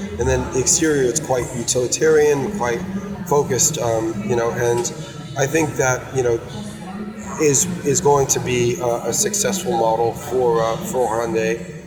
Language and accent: English; New York, United States; I grew up in New York, and I like the Javits Center.